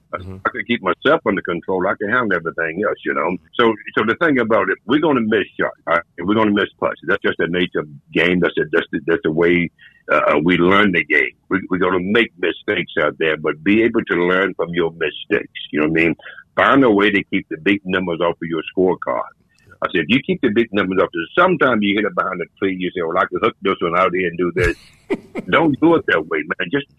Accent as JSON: {"language": "English", "region": "the Carolinas", "country": "United States", "tie": "born or raised there", "said": "I was born and raised in the Carolinas, if you guys know."}